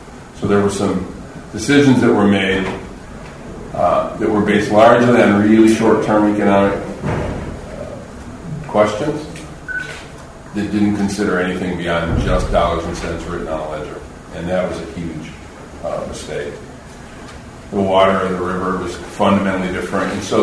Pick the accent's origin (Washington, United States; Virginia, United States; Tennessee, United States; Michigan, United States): Michigan, United States; Flint; if you're from Flint, and I grew up in Flint, to hear